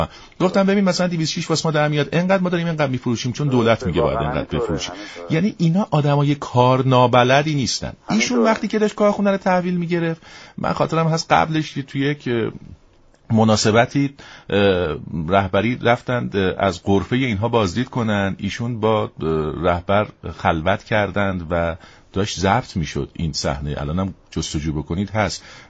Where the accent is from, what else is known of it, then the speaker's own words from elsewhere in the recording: Iran; من خودم آدم تو این مملکت دارم زندگی میکنم، ایرانی ام دیگه، به عنوان یه ایرانی